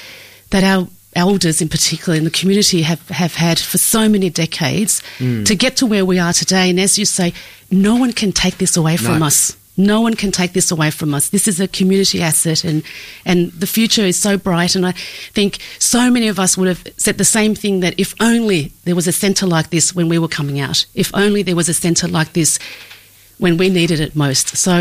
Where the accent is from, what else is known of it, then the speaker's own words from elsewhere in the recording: Australia; also born or lived in Vietnam; having come to Australia as part of the first wave of the Vietnamese boat people, you know, growing up in Australia, never really feeling like I fitted in or belonged.